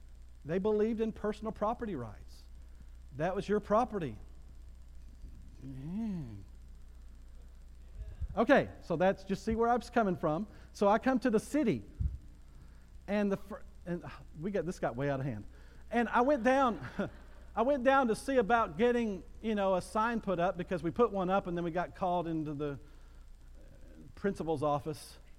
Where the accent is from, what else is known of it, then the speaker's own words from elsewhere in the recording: Bowie, Texas, United States; I grew up in Bowie, Texas.